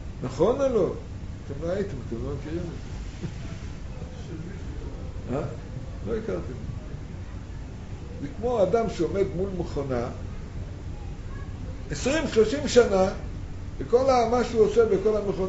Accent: Mishmar HaSharon, Central District, Israel; אני בא מקיבוץ, קוראים לו משמר השרון.

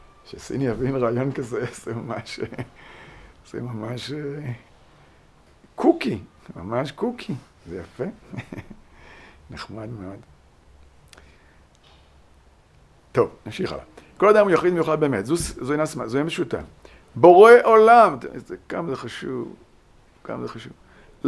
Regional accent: Kinneret, Northern District, Israel; also born or lived in Tiberias; אני גדלתי בקבוצת כנרת, שם נולדתי. נולדתי בית החולים הסקוטי בטבריה, כן? הביאו אותי לקיבוץ בגיל אפס, גדלתי שם, עד גיל 25 הייתי שם.

